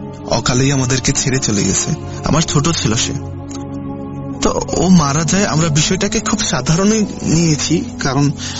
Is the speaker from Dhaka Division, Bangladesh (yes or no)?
no; Kathalia, Chittagong Division, Bangladesh; now in Iraq; আমার বাড়ি হচ্ছে কুমিল্লা ক্যান্টনমেন্ট ময়নামতি সংলগ্ন একটি গ্রাম যার নাম কাঠালিয়া। ওই গ্রামের প্রত্যন্ত একটি গ্রাম, ওই গ্রামেরই একটি ছেলে আমি। … বর্তমান ইরাক প্রবাসী।